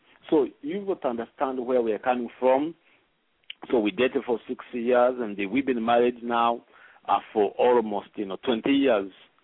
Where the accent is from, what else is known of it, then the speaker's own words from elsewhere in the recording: Kenya; also born or lived in Rwanda / Uganda; I come from Rwanda originally. I grew up in Uganda and also grew up in Kenya all my life as a teenager. So we met in Nairobi, in Kenya